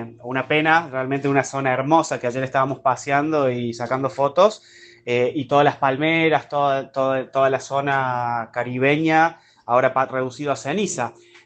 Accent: Córdoba, Argentina; de Córdoba Capital. Bueno, estamos acá en Bayahíbe, en un complejo resort de Viva Beach, Dominicus se llama, hermoso en República Dominicana.

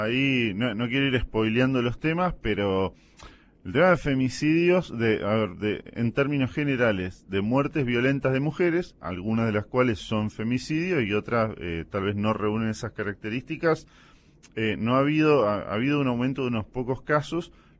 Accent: Santa Fe, Argentina; Sí, soy paisano del Centro Norte, aburrido, mire, así, de corta.

